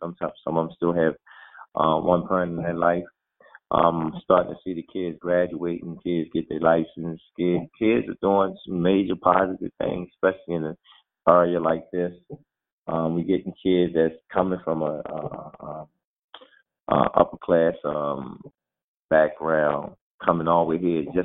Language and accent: English; Baltimore, Maryland, United States; I'm from Baltimore, and somebody gave me a chance.